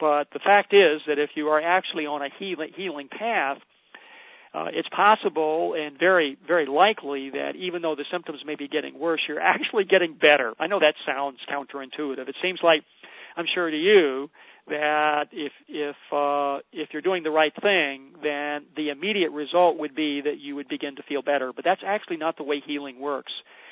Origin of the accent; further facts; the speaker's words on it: Australia; now in London, United Kingdom; I'm an Australian, but have been living many years in London.